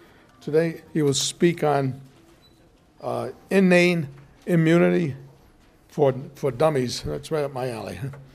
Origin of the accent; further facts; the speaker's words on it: Rhode Island, United States; I come from Rhode Island. I should know all those Indian names.